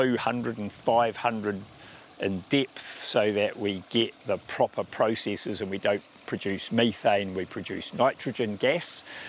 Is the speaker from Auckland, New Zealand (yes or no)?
no; Porirua, Wellington, New Zealand; I'm a first-generation dairy farmer. I grew up in Cannons Creek in Porirua, went to Massey, did an ag degree